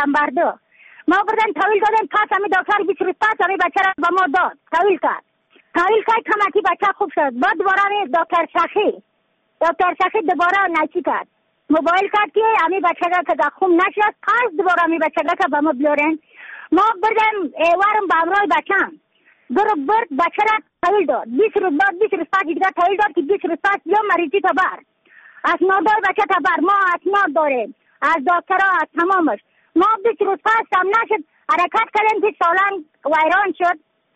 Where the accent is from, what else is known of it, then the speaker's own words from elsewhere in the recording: Badakhshan, Afghanistan; از بدخشان هستم، مرکز بدخشان، ولسوالی اقل پایان